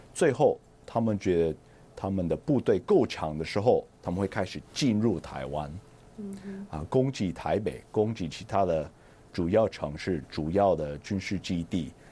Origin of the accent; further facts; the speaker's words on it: United States; Chinese is a second language; also born or lived in Taiwan; 所以我觉得对我们美国人来讲这是一个很重要的题目